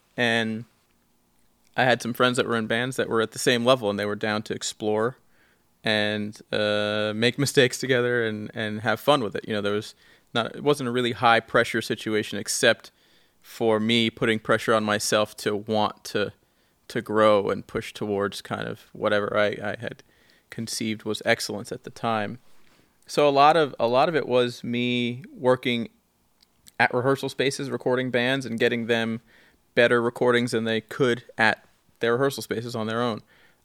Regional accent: Long Island, New York, United States; now in Brooklyn, United States; I grew up in Long Island. Mm-hmm. About an hour and a half away from the city.

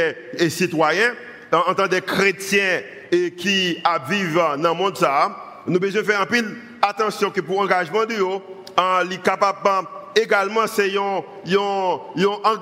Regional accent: Haiti; mais en tant que humain, en tant que haïtien

